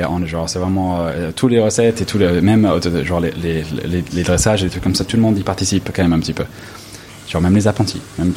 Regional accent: Los Angeles, California, United States; moi, je viens de Los Angeles.

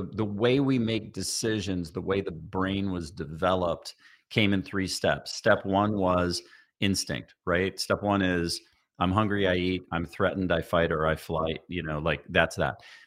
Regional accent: Evanston, Illinois, United States; I'm from Evanston, so this is going to sound real like inside baseball.

